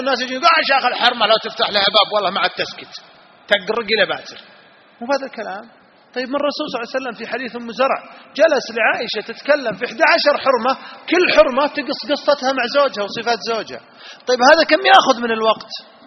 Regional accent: Saudi Arabia; أنا من السعودية

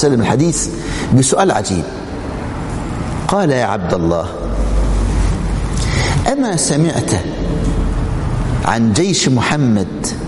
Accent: Egypt; كان عندنا في مصر في الأربعينات

